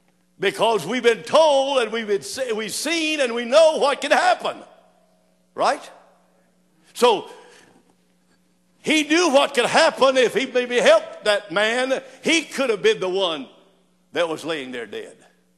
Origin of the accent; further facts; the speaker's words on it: Florida, United States; Growing up in Florida, trying to camouflage it with orange juice, it just didn't work.